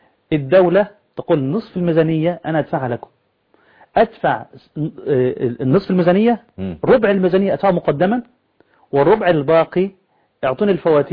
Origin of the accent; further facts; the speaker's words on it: Egypt; صرنا لما نمشي في اوروبا الان يعني لا نقول اننا مصريون